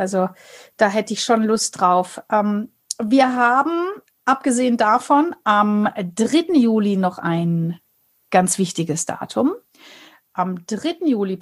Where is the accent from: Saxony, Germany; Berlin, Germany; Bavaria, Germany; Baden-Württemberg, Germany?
Bavaria, Germany